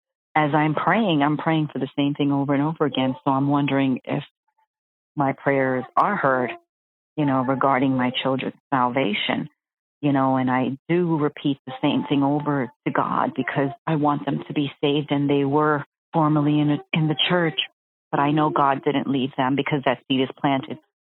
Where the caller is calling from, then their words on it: New York, United States; Hello, I'm calling from New York.